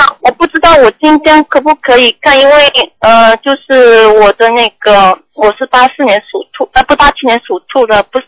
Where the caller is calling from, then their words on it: United States; 我是从美国打来的